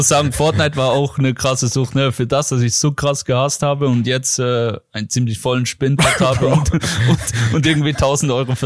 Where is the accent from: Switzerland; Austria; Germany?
Switzerland; als Schweizer